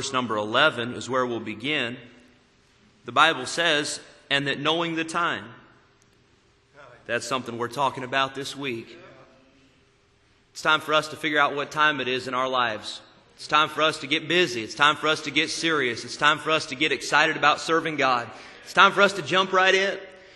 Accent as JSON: {"language": "English", "region": "Illinois", "country": "United States", "tie": "born or raised there", "said": "I grew up in Illinois, and it was cold."}